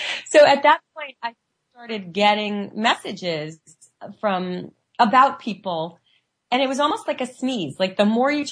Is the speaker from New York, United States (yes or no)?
yes; Bronx, New York, United States; And I grew up in the Bronx, which is not really like the super sensitivist environment.